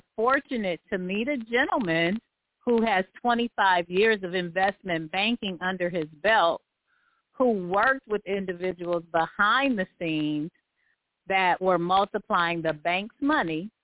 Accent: Milwaukee, Wisconsin, United States; But I am from Milwaukee.

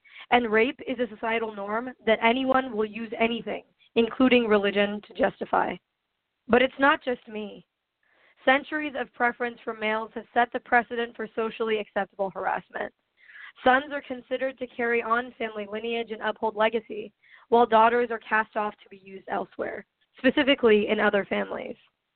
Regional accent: Johns Creek, Georgia, United States; I'm from Johns Creek, Georgia.

